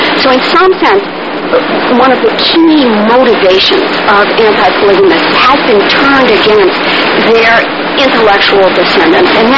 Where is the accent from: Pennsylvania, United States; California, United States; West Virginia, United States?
Pennsylvania, United States; Philadelphia; Worse, I'm an Episcopalian from Philadelphia who has no connection to Mormonism, anti-Mormonism, polygamy, anti-polygamy.